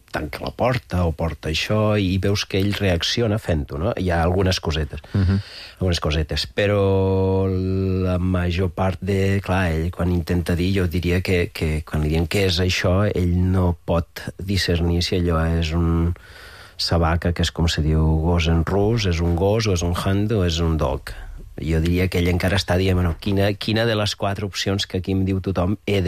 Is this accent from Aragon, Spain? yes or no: yes; Aragon, Spain; Clar, jo vinc de la Franja